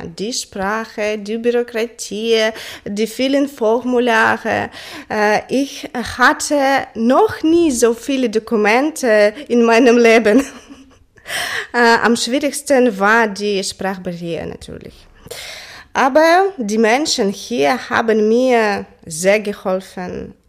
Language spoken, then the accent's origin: German; Ukraine; German is a second language; now in Germany; Nachdenken über Krieg und mein Heimatland und meine Eltern, die in der Ukraine jetzt leben